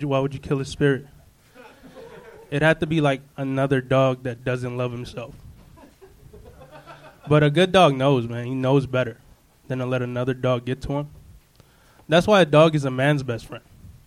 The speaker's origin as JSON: {"language": "English", "town": "Long Beach", "region": "California", "country": "United States", "said": "Long Beach. Yeah, you know."}